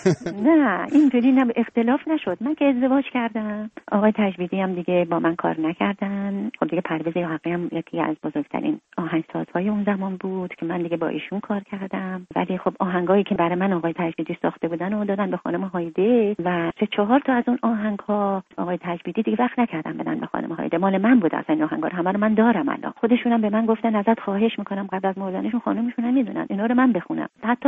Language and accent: Persian; Iran; moved away as an adult; من 7-8 تا زندگی در ایران عوض کردم تا تونستم. دیگه دیدم هیچ چاره ای ندارم که اون مملکتم و زادگاهم و خاطرات زندگی و کودکی و نوجوانیم و گذاشتم اومدم.